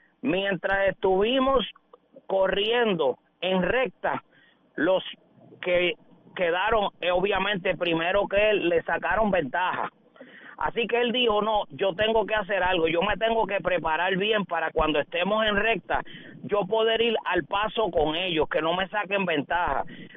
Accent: Puerto Rico; nos ha dado a nosotros los boricuas

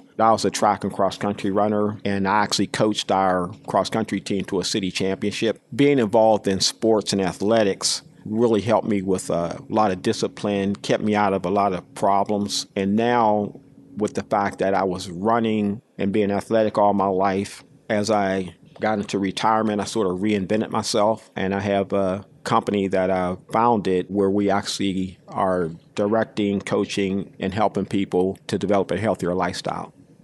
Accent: Pennsylvania, United States; born or raised there

